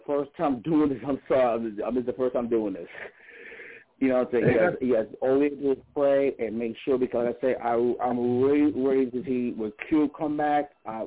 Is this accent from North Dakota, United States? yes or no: no; New York, United States; I'm from New York.